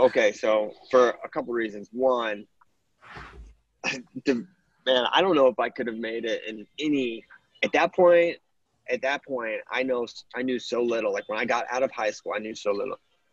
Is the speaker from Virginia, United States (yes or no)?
yes; Virginia, United States; Okay, so, like, I'm not from Northern Virginia. I'm from the Shenandoah Valley, which is, like, there's not a lot of good wrestling there.